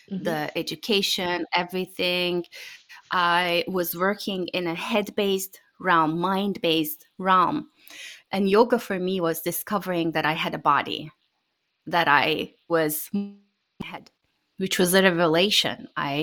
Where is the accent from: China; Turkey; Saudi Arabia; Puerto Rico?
Turkey; moved away as an adult; now in United States; I grew up in Turkey, as you said, and initially I studied engineering, and then I moved to the US to do my MBA.